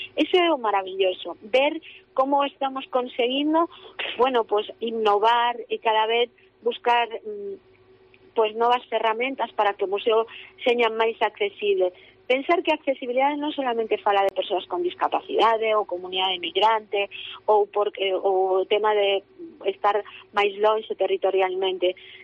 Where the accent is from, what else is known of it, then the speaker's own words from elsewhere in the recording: Galicia, Spain; as persoas que representamos o noso territorio, neste caso Galicia